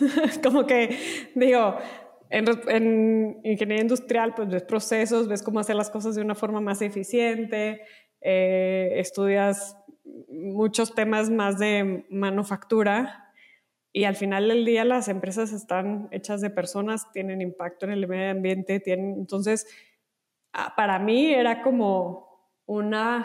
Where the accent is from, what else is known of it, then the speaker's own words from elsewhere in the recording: Monterrey, Nuevo León, Mexico; yo soy de Monterrey, tantas empresas en Monterrey